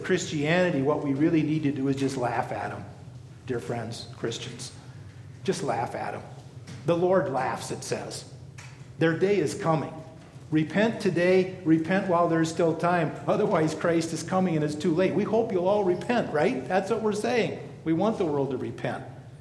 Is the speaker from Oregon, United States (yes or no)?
yes; Oregon, United States; In my home state, there was a young woman, home state of Oregon